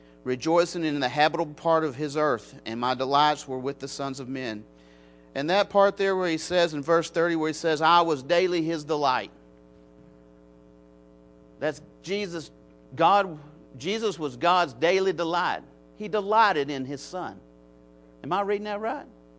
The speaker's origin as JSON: {"language": "English", "town": "Wilburton", "region": "Oklahoma", "country": "United States", "tie": "born or raised there", "said": "I remember back when I was in Wilberton growing up in the gospel, growing up in the Lord"}